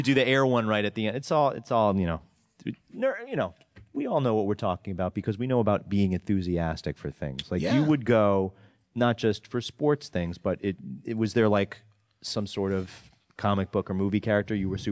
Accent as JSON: {"language": "English", "region": "New York", "country": "United States", "said": "And I'm from New York, but also down"}